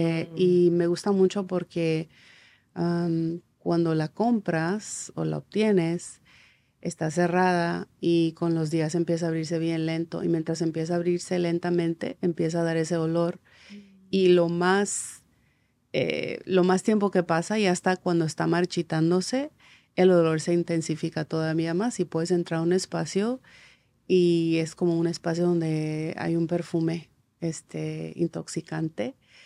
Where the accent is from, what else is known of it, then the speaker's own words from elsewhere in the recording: Sonora, Mexico; Vengo de muchos lados. Soy del desierto, de las montañas de Sonora, que es un estado que está al norte de México. Vengo del cobre. Cuando digo eso es porque el lugar de donde soy está rodeado de cobre, literalmente, muchas minas.